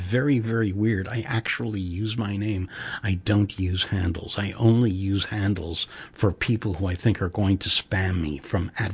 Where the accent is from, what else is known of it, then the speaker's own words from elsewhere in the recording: Queens, New York, United States; now in Brooklyn, United States; I only moved to Brooklyn 18 years ago. My first 40 years were in Jackson Heights, Queens